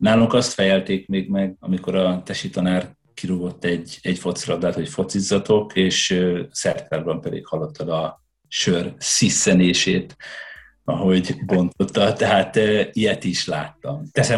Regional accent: Hajdú-Bihar, Hungary; Én a hajdúságból származom, vidékről, az, hogy a Grundon focizol, és nem egy lakótelepen vagy, mert mifelé nincs lakótelep, ez alap volt.

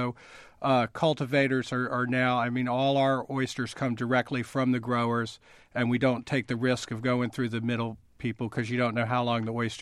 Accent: Mid-Atlantic, United States; I'm from the Mid-Atlantic, Chesapeake Bay region, and oyster roasts are a big deal down there

